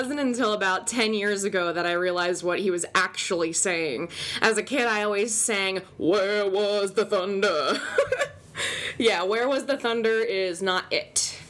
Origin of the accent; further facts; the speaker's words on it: Florida, United States; In my home state yesterday, an old man physically rammed his shopping cart into another old man who had unloaded more than 20 items into the express lane. Okay, this is at Walmart in Tampa, I believe.